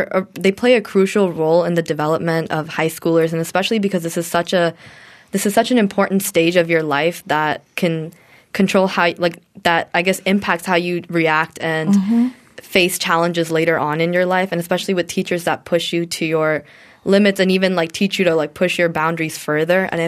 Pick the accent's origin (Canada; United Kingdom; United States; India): India; teachers in my home country were. And in India, teachers are often they're paid